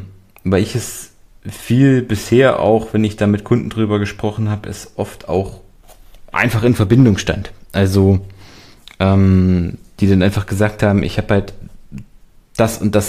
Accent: Erfurt, Thuringia, Germany; ich komme aus Erfurt. Hier bei uns in der Nähe ist das wunderschöne kleine Städtchen Bad Langensalza.

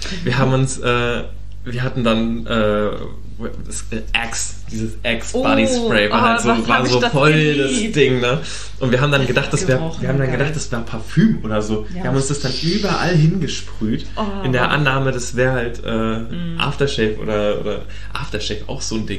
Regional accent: Hesse, Germany; ich komme ja aus Südhessen und da war so unser nächste große Stadt, in Anführungszeichen dann Darmstadt oder halt Mannheim.

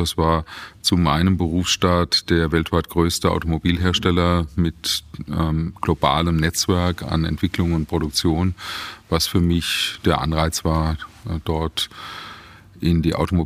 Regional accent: Rüsselsheim, Hesse, Germany; born there; Ich bin geboren in Rüsselsheim, also der Standort der Adam Opel AG damals, heute Bestandteil des Stellantis-Konzerns

